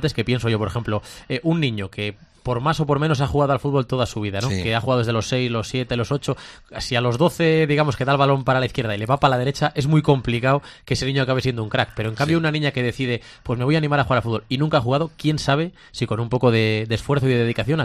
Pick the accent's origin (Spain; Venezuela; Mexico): Spain; Aguilar de Campoo, Castile and León; Que gente de mi pueblo, de Aguilar de Campo, también va en coche